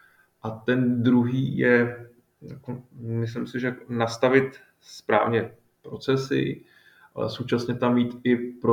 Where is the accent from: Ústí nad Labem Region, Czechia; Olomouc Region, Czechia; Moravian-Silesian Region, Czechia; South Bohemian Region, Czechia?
South Bohemian Region, Czechia; Písek; also born or lived in Vienna; pocházím z Písku, kde teda i bydlím a taky myslím si, že to je malebné město